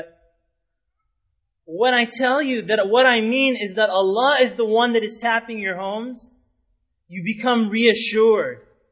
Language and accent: English; Winnipeg, Manitoba, Canada; Remember when I was younger, growing up in Winnipeg